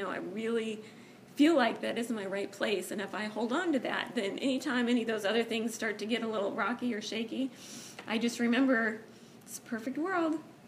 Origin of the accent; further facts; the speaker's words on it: Denver, Colorado, United States; growing up in Denver, I would often take the bus downtown with one of my girlfriends and we'd wander 16th Street Mall